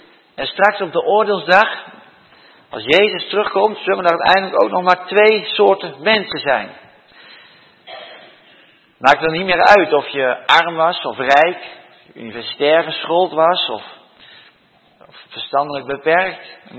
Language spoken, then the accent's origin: Dutch; Rotterdam, South Holland, Netherlands; In Rotterdam, waar ik vandaan kom, heb je ook een kinderboerderij.